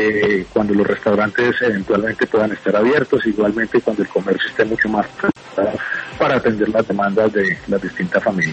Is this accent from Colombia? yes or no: yes; Colombia